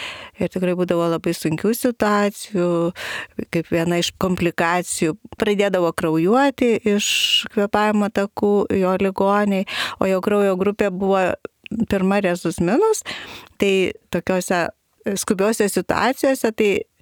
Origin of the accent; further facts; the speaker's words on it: Kaunas, Kaunas County, Lithuania; born there; aš ir gimiau Kaune, tada tėvaliui bestudijuojant, tai mes gyvenom tokiam ūkiniam pastatuke, antram aukšte